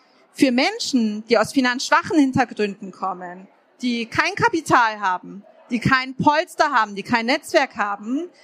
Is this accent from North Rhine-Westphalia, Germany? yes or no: no; Munich, Bavaria, Germany; ich bin in einem Viertel aufgewachsen in München, das einen sehr, sehr hohen Migrationsanteil hatte, wo sehr viele Menschen gar keinen Job hatten.